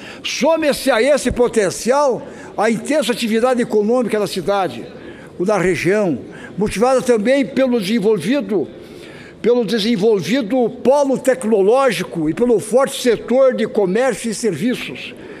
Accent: Santa Catarina, Brazil; Lá em Santa Catarina, para nós que somos da ilha, para nós que somos catarinenses, é algo que a todo instante, no dia a dia, é o tema que está na pauta.

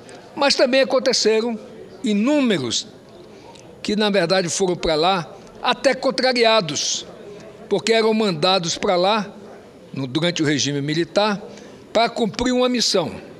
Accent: Roraima, Brazil; Eu nasci lá em Roraima, à época Rio Branco, vivi toda a minha vida, até com exceção do período que eu tive que sair para estudar fora de lá e voltar depois

